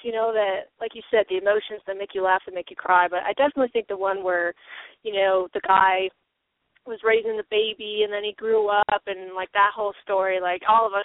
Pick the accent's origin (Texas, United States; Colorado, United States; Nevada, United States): Colorado, United States; Denver; from Denver, Colorado